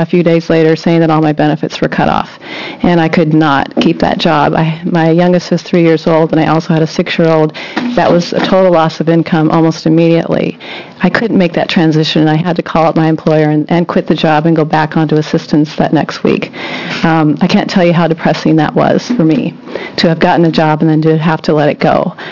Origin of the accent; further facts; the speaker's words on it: Portland, Oregon, United States; I'm from the Portland area.